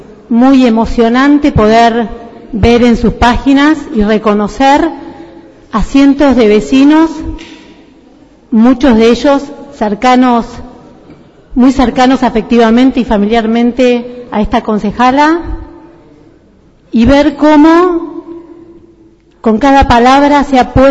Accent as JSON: {"language": "Spanish", "town": "Vela", "region": "Buenos Aires Province", "country": "Argentina", "tie": "born or raised there", "said": "que es un libro que se refiere a mi pueblo, a Vela."}